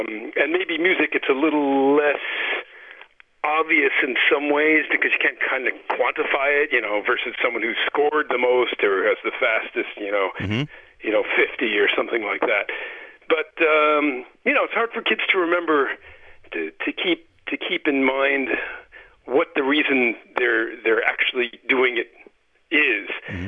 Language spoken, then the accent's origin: English; New York City, New York, United States; So I grew up in New York City, and I was good.